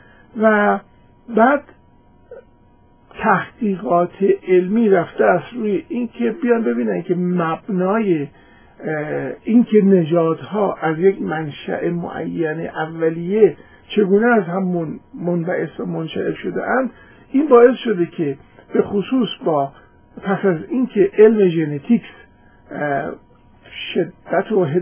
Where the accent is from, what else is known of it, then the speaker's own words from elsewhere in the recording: Iran; now in United States; مثلا بنده از امریکا از ایران مهاجرت کردم اومدم امریکا